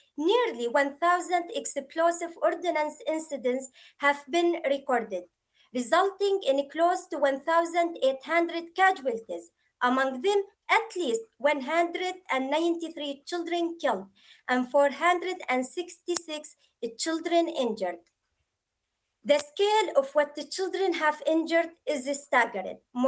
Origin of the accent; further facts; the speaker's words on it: Daraa, Daraa Governorate, Syria; And yet, the moment I landed in Damascus, I was that girl from Dar'a again, carrying the same questions millions of Syrian children still carry.